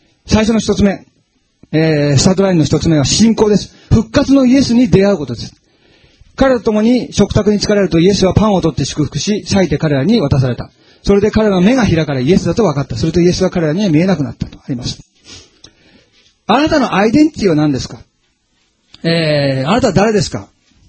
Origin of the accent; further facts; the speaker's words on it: Shizuoka, Japan; ちなみに私、静岡県民ですけども、静岡は大好きです。で、静岡の中でも、私は伊豆の生まれでね、伊豆地方の伊豆の人間です。